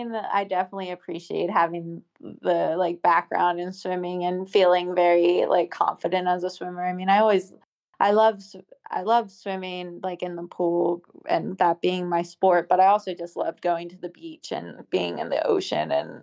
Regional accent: Maryland, United States; I'm from Maryland, so it's a small state. So it's not like California

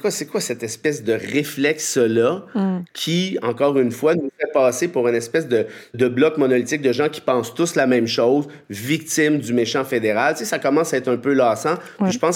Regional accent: Canada; On n'est pas Québécois. Mm. On est franco-albertain, on est franco-manitobain, on est acadien.

